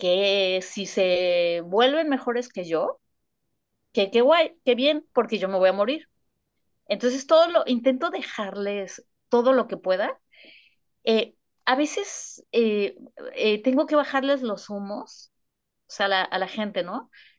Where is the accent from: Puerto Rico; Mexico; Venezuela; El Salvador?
Mexico; moved away as an adult; now in Spain; pero luego ya me salí de México a hacer el doctorado